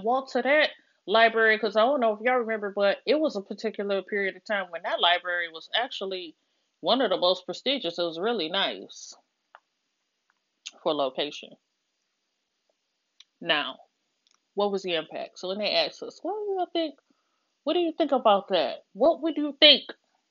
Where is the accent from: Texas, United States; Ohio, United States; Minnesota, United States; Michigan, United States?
Michigan, United States; Detroit; because I was raised in Southwest Detroit, and I remember when the shift, I could feel it.